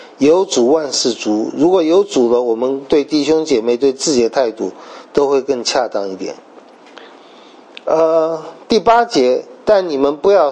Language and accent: Chinese; China; 那么我们中国人不太讲谦卑，我们讲谦虚啊